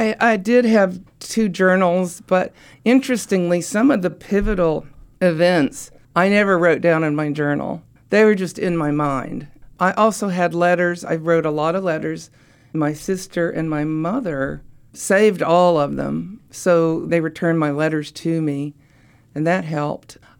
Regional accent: Oak Ridge, Tennessee, United States; born or raised there

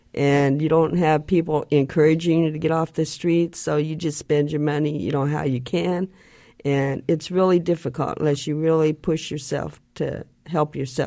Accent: Idaho, United States; also born or lived in Oakland; now in Fresno, United States; Well, I'm born and raised in Idaho, and I came to California in 82. I became homeless in Oakland.

